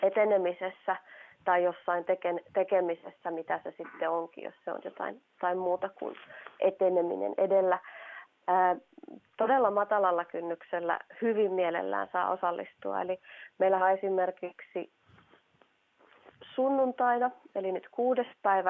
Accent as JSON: {"language": "Finnish", "region": "Lapland", "country": "Finland", "said": "mä itse Lapista kotoisin"}